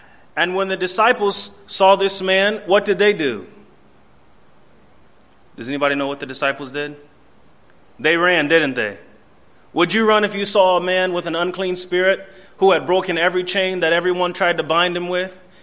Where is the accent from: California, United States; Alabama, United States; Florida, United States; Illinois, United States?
Florida, United States; Bradenton; born there; I was born in Manatee Memorial Hospital in Bradenton, Florida, so I'm quite a bit a ways from home.